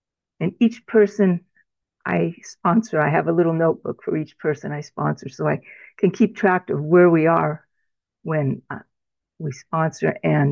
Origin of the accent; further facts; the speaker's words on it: California, United States; I'm from California, around the Bay Area.